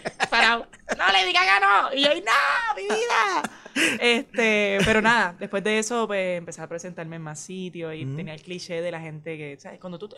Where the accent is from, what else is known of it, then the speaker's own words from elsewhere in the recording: south, Puerto Rico; accent: southern jíbaro; Yo sé que mi dicción no es la mejor, pero es que tengo un acento así de jibarita del sur.